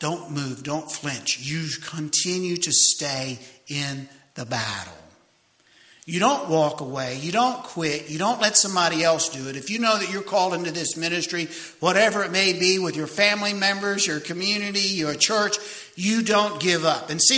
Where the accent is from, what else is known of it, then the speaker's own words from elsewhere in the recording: Baltimore, Maryland, United States; And I was from Baltimore back then.